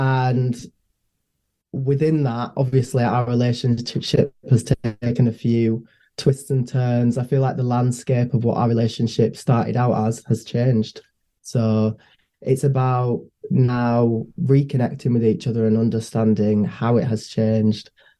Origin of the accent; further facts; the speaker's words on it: Yorkshire and the Humber, United Kingdom; I'm from Yorkshire.